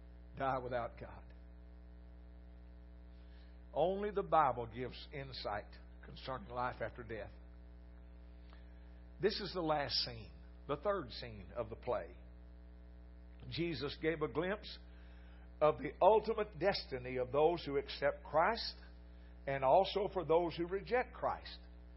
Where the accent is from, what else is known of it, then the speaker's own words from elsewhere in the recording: Corsicana, Texas, United States; I'm a Texas preacher. And I'm from Corsicana. I'm not real highfalutin.